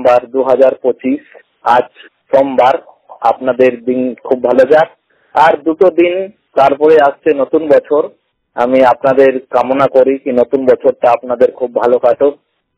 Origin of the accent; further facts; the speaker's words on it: Allahabad, Uttar Pradesh, India; আমার বাড়ি হলো উত্তরপ্রদেশ জেলা এলাহাবাদ।